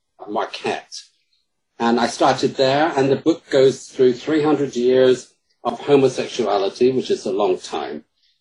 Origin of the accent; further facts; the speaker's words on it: United Kingdom; accent: British; And my British accent in Chicago works wonders.